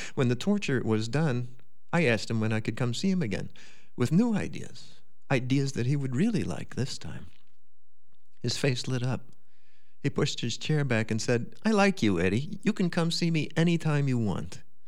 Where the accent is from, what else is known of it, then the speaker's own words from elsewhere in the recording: New York, United States; accent: New York; flew to New York, the center of the business in those days. 5 minutes after landing, I reverted to my native accent.